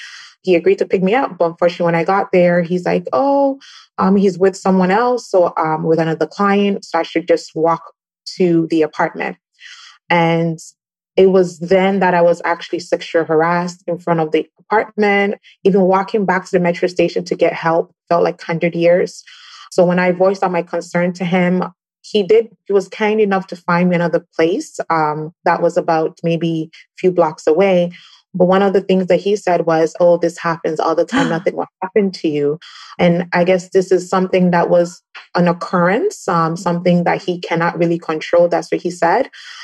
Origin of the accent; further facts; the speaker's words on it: Canada; also born or lived in Ghana; So I grew up in Canada, but originally from Ghana. So I'm based in Canada right now.